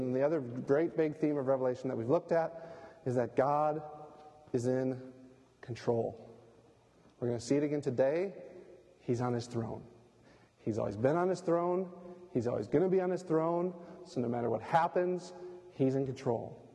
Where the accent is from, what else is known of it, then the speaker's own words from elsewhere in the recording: United States; I'm an American, as you know